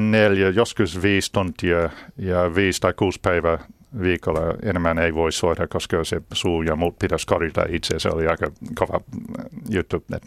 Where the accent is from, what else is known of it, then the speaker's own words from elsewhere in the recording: Auckland, New Zealand; Finnish is a second language; now in Finland; Mä kasvoin Aucklandissa ja kyllä olen matkustanut paljon ja löysin suomea lopuksi.